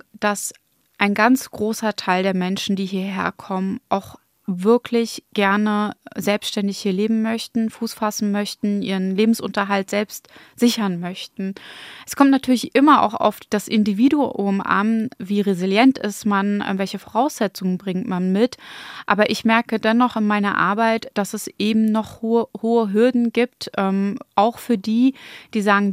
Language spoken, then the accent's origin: German; Schwerin, Mecklenburg-Vorpommern, Germany; Also ich fühle mich als Deutsche, als Schwerinerin, als Ostdeutsche, aber eben auch habe ich einen großen Bezug zu meinen irakischen Wurzeln.